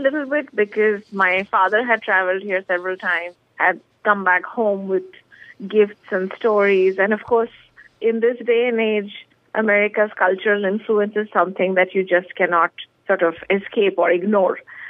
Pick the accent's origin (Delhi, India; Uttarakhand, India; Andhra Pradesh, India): Delhi, India; New Delhi; I could write about my school experience, about my friends, about some of the unsavory aspects of growing up in New Delhi, it felt like a huge freedom. And I think because I was so homesick